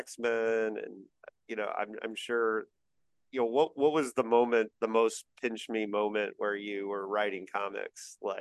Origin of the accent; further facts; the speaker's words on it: Indiana, United States; We had an amazing comic shop in my hometown in Indiana, 25th Century Five and Dime